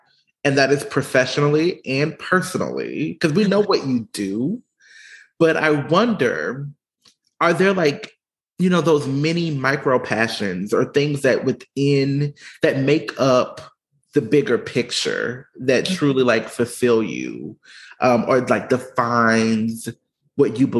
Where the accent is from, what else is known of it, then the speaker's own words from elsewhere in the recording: Atlanta, Georgia, United States; That should send a message that I am ratchet and from Atlanta.